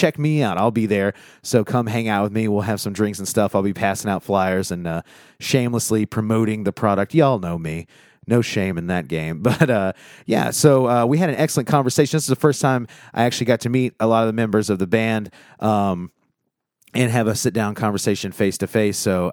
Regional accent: Louisville, Kentucky, United States; I like to do it locally here in Louisville, you know, support my hometown boys

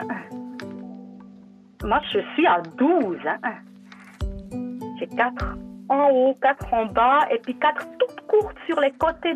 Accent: Switzerland; vu que je suis suissesse

